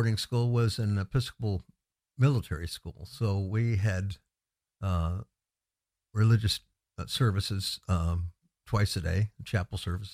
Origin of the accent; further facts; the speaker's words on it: Chicago, Illinois, United States; also born or lived in Minnesota, United States; I grew up in the Chicago area, which the family and all settled in.